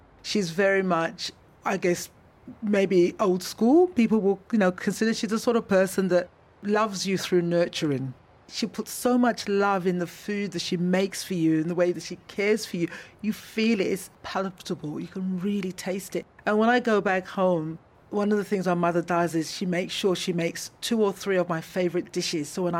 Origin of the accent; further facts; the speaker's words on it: England, United Kingdom; I guess it's just growing up in England, for me, tea was always about comfort.